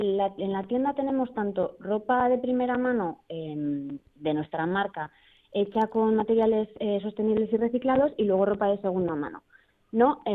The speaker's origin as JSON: {"language": "Spanish", "town": "San Sebastián", "region": "Basque Country", "country": "Spain", "also_born_or_lived": "Los Angeles", "lives_now": "Barcelona, Spain", "said": "yo soy de Donosti, yo cursé la carrera aquí en Deusto en doble grado, además derecho"}